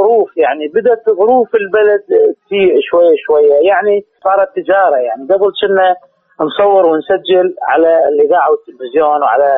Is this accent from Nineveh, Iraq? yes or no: no; Baghdad, Baghdad Governorate, Iraq; born there; لا انا ولدت في بغداد.